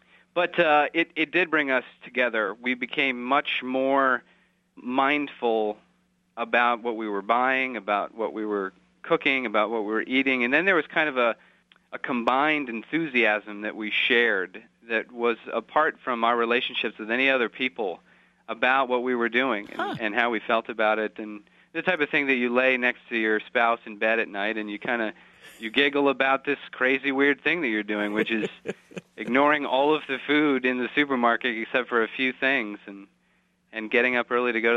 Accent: Maine, United States; we're both from Maine originally.

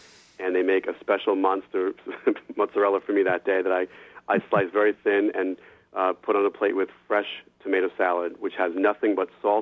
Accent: New Jersey, United States; and I'm the kid from Jersey.

